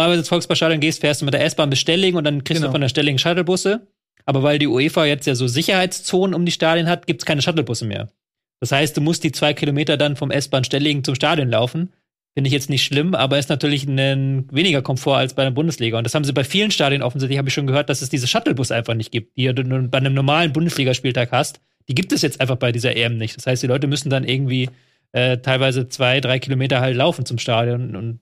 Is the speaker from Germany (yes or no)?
no; England, United Kingdom; German is a second language; als Engländer dann sich über irgendwelche Ruhrpottstädte aufzuregen